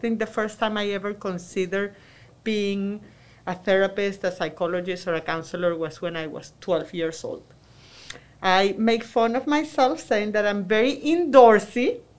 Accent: Venezuela; English is a second language; also born or lived in New York; now in Texas, United States; I was born and raised in Venezuela. I'm sure you can tell by my accent that I'm an expert. I moved to New York 21 years ago already. And 10 years ago, I moved from New York to Texas.

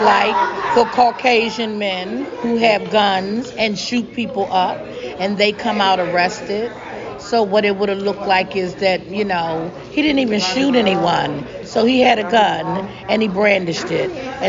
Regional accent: Washington, District of Columbia, United States; I'm from Washington, D.C.

